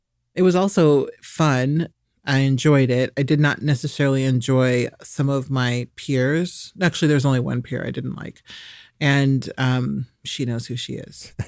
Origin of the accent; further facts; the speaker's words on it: Nebraska, United States; I'm from Nebraska, so in many ways I was home. My parents lived an hour away.